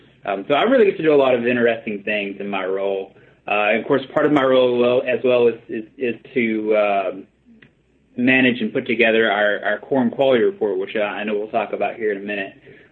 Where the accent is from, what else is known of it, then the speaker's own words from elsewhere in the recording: Quanah, Texas, United States; then I was actually the high school ag science teacher in my hometown of Quanah for 5 years.